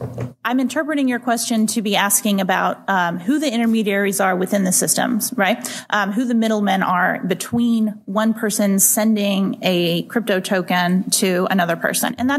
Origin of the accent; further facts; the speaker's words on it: Texas, United States; So many are coming to the U.S., many to my home state of Texas.